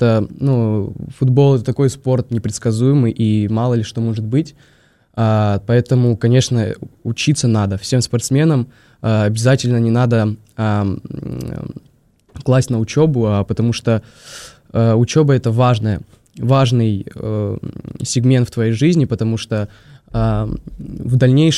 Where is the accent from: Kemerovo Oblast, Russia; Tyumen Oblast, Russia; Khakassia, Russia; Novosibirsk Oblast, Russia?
Novosibirsk Oblast, Russia; Novosibirsk; Я родом из Новосибирска, и в 4 года меня моя мама привела на футбол первый раз.